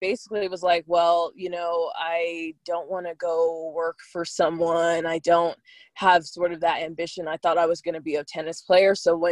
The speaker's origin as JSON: {"language": "English", "town": "Las Vegas", "region": "Nevada", "country": "United States", "tie": "born or raised there", "said": "I was born and raised in Vegas."}